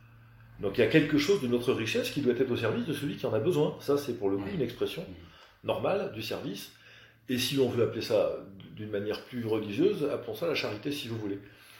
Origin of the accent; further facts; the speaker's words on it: France; je dis ça aussi parce que je suis français, je l'assume parfaitement